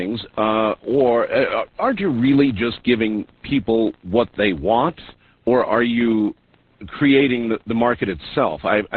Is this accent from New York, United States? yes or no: no; Camp Lejeune, North Carolina, United States; born there; I was born on Camp Lejeune in North Carolina, where she was a DI.